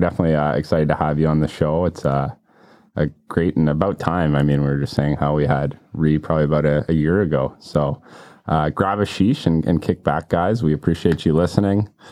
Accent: Toronto, Ontario, Canada; We're kind of from the East End. Some would say Scarborough, to be honest.

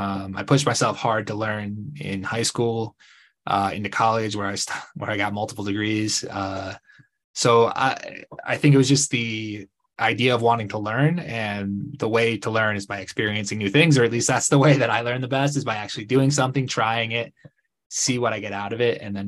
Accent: Connecticut, United States; So I originally grew up in Connecticut, about an hour from New York City. I went to college in New York. I came back to Connecticut after college.

